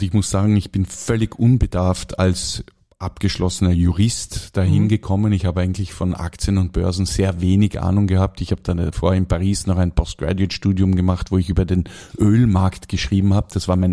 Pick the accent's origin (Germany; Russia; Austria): Austria; Vorarlberg; wir sehen uns als … obwohl mein Vater Ostösterreicher ist, Steirer eigentlich ist, haben wir uns immer auch als Vorarlberger verkauft.